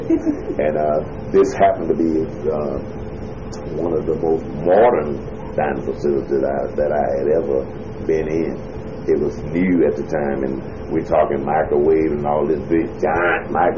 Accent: Mississippi, United States; I left them in my hometown in Mississippi

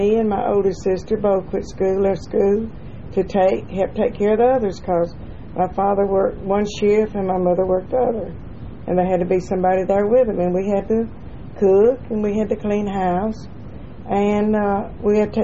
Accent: Anniston, Alabama, United States; also born or lived in Mumford, Alabama; And we lived there till I was approximately 5 years old. And then we moved to Anniston, Alabama

